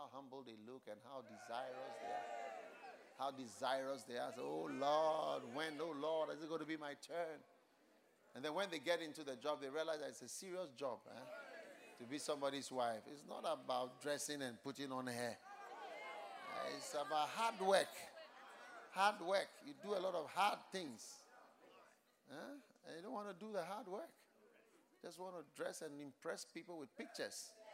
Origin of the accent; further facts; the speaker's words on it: Ghana; I mean in other countries, but I'm from Ghana